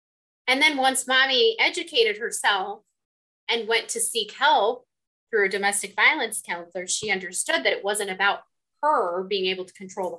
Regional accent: Las Vegas, Nevada, United States; I grew up with diamonds and fur coats. I grew up in Las Vegas.

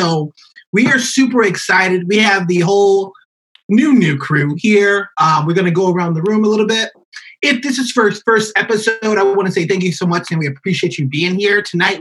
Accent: Memphis, Tennessee, United States; We grew up in Memphis together.

